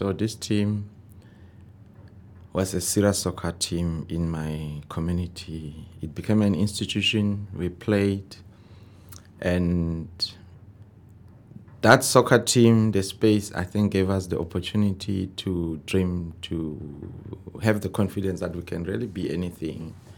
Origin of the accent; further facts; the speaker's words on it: Ga-Rankuwa, Gauteng, South Africa; So in my township where I grew up in Pretoria, Garankuwa